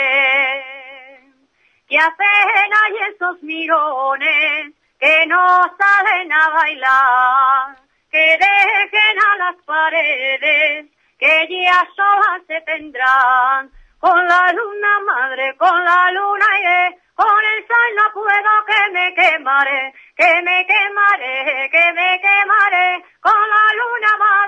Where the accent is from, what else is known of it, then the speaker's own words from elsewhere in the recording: Laguna de Duero, Castile and León, Spain; en aquí de mi pueblo, de Laguna de Duero